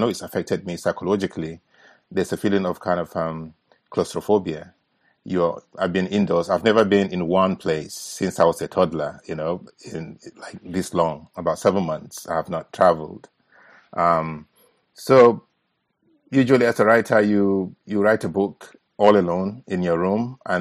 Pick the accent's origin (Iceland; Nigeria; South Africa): Nigeria; listening to stories from my grandparents as a child growing up in Nigeria.